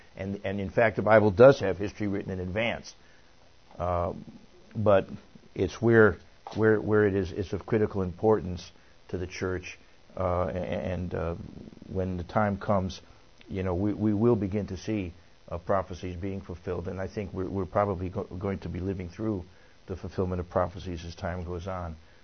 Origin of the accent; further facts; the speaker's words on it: Connecticut, United States; born there; And I'll say hi to … in Connecticut, where I was born in Connecticut, as some of you know.